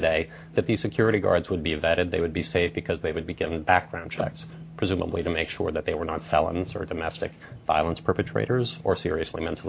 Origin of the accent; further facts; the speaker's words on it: Colorado, United States; including in my home state of Colorado, which has a very strong libertarian streak and a high tradition of gun ownership